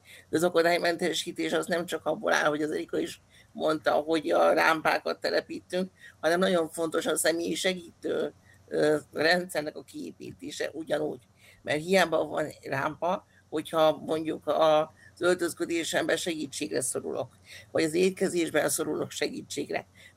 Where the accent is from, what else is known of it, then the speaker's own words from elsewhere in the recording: Székesfehérvár, Fejér, Hungary; Én székesfehérvári vagyok, tehát nem Pesten